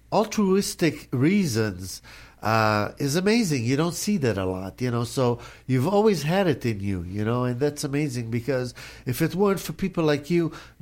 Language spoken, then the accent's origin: English; Israel; I'm from Israel